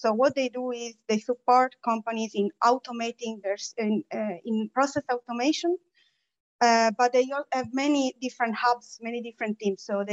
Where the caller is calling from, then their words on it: Germany; So I'm calling from, I'm on the Baltic Sea in the north of Germany. And I'm normally based in Berlin